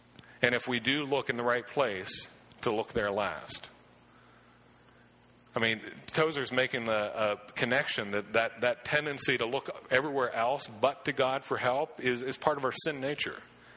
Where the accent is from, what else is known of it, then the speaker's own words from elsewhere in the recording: Pennsylvania, United States; in the part that I grew up in Pennsylvania, is that true around here?